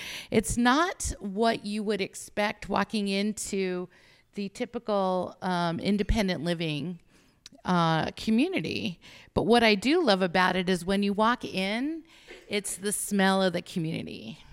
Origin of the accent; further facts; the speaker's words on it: Las Vegas, Nevada, United States; luckily this is in my hometown in Las Vegas, Nevada, as you can tell.